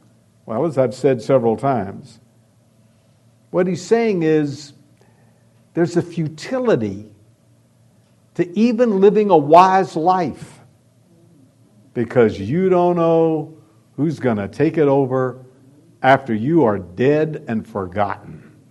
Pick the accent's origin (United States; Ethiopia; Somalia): United States; the South; Obviously, I'm from the South.